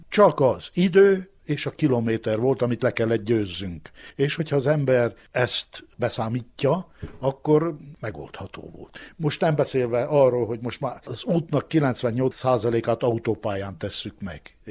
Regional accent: Csíkmadaras, Harghita, Romania; Tavaly Csíkszeredából jövök haza Madarasra

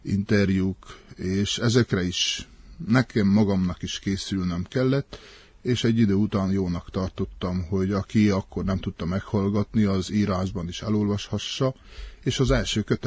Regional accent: Szépvíz, Harghita, Romania; Én egy csíki székely katolikus pap vagyok. Szép vízinek tartom magam, noha Szent Mihályon születtem 1968-ban.

